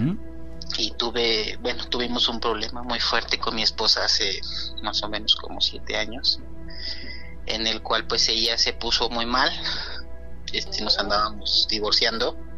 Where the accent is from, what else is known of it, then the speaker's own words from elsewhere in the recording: Morelia, Michoacán, Mexico; Sí, soy de Morelia, Michoacán.